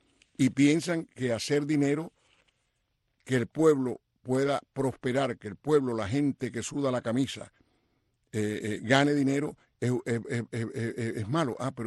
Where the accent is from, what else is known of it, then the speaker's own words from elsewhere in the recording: Cuba; yo me pregunto como cubano